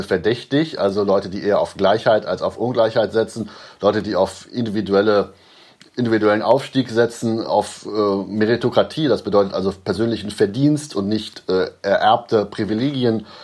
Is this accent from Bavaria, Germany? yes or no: no; Göttingen, Lower Saxony, Germany; wie meine Heimatstadt Göttingen hier